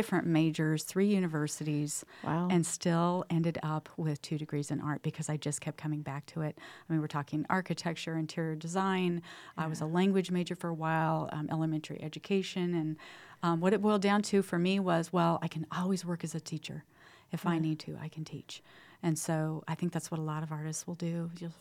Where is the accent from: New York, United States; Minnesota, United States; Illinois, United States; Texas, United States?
Illinois, United States; Alton; And that was in the Midwest. I grew up in Alton, Illinois, across the river from St. Louis.